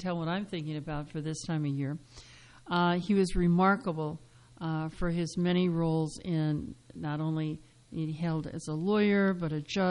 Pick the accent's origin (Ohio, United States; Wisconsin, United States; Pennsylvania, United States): Wisconsin, United States; And I suppose my long-held opposition to the death penalty stemmed from the fact that I grew up in Wisconsin.